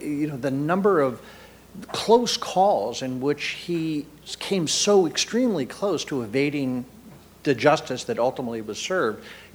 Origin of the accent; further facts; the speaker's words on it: Philadelphia, Pennsylvania, United States; As a Philadelphian, I read it. I've been reading your byline for 20 years